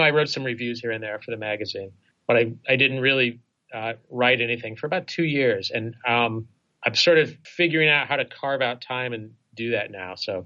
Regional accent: Indiana, United States; And so I grew up in Indiana, you know, eating.

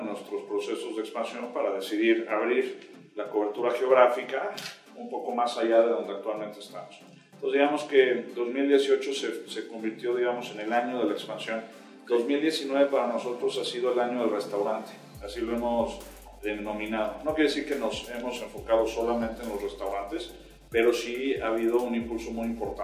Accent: Mexico; Siendo mexicano, seguramente nos gustan los tacos.

